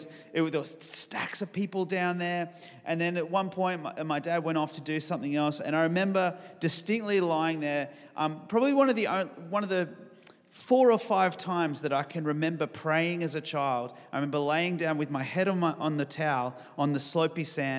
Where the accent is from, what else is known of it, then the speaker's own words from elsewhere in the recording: St. George, Utah, United States; I'm the oldest of three boys. So I have two younger brothers, and we grew up here just in the St. George area.